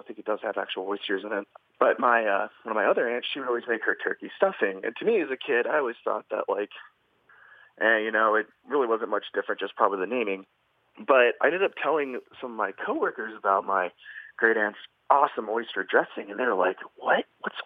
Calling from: San Antonio, Texas, United States; I'm from San Antonio, Texas.

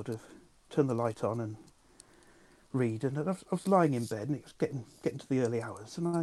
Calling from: Swindon, South West England, United Kingdom; I'm calling you from Swindon.

